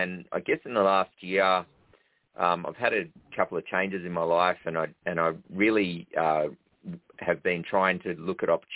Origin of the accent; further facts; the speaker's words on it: Western Australia, Australia; growing up in the Pilbara, really biodiverse environment, and I spent a lot of time, you know, roaming around in the outback